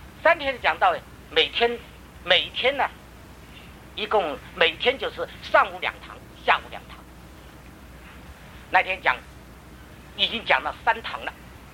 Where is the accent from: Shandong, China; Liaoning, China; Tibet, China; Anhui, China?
Tibet, China; 哎，我西藏人这个舌头特别长